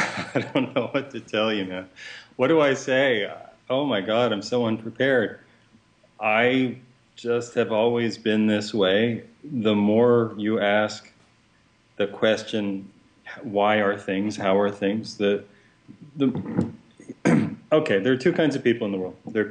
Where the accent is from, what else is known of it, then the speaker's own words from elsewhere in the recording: Northeast, United States; There are plenty of people out there who say that, and I think we're all from the Northeast.